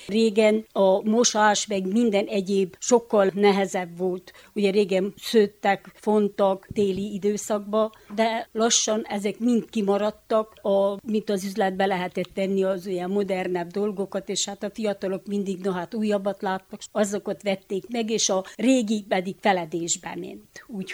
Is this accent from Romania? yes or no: yes; Kápolnás, Romania; also born or lived in Bucharest / Satu Mare; Itt értem a gyerekkoromat, itt is születtem, és itt nőttem fel.